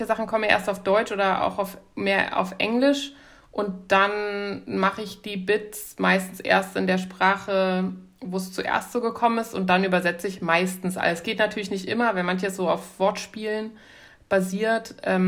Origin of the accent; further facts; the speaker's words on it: Sierra Leone; also meine Eltern waren Missionare, ich bin in Sierra Leone groß geworden. Und da hatten wir amerikanische Nachbarn, deshalb bin ich auch so amerikanisch-englisch aufgewachsen